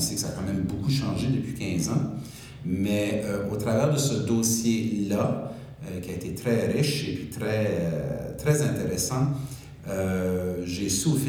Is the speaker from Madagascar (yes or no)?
no; New Brunswick, Canada; j'ai enseigné aussi les sciences au secondaire au Nouveau-Brunswick. C'est là où je suis né, c'est là où j'ai grandi, j'ai travaillé.